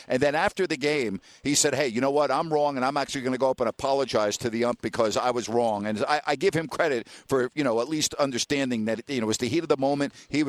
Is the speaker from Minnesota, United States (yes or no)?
no; New York, United States; Okay, I'm from New York and I'm a diehard Yankee fan.